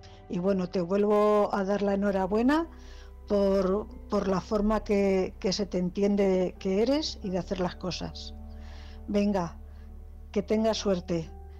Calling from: Cuenca, Castilla-La Mancha, Spain; corresponsal de Cuenca.

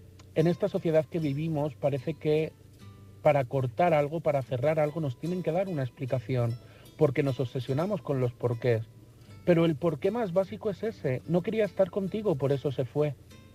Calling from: Madrid, Community of Madrid, Spain; de Madrid

